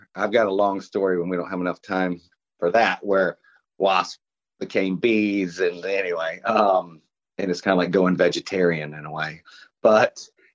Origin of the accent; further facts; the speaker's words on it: Savannah, Georgia, United States; I'm from Savannah. That is exactly what I would say.